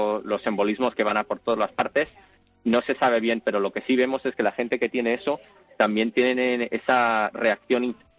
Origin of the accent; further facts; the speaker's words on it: Madrid, Community of Madrid, Spain; moved away as an adult; Me crié en Madrid y me vine para acá a estudiar y aquí me he quedado.